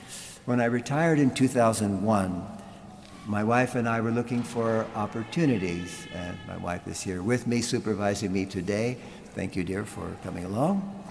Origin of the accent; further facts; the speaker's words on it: Dodge City, Kansas, United States; And so I'm an old Kansas boy, and I was born actually right here in Dodge City. After living on the farm out there between Ford and Kin